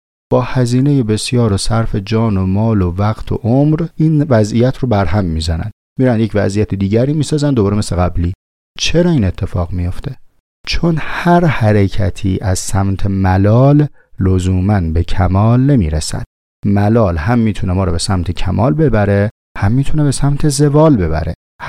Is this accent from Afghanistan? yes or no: no; Tehran, Tehran Province, Iran; من از شهر خودم مثال میزنم، مثلا توی شهر تهران